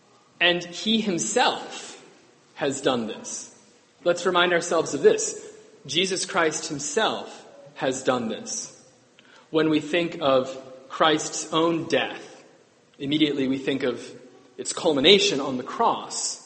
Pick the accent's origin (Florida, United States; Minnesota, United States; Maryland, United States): Maryland, United States; I grew up in Montgomery County. And I figure many of you in Charles County probably know a lot more about this than I do.